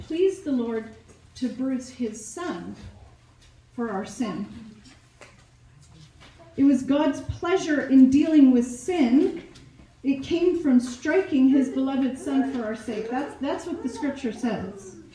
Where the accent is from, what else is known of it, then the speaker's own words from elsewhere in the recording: Philippines; When I grew up in the Philippines, every Easter there was, I guess I'll call it a parade.